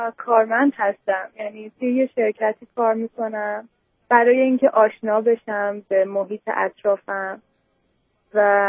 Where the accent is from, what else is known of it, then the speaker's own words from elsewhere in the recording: Iran; moved away as an adult; now in United States; من 24 سالمه و 6 ماهه که از ایران به امریکا اومدم و واقعا من اینجا تازه هستم